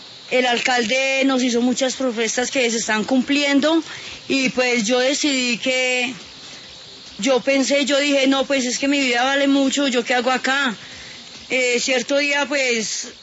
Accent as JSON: {"language": "Spanish", "town": "Medellín", "region": "Antioquia", "country": "Colombia", "said": "Yo soy de Medellín"}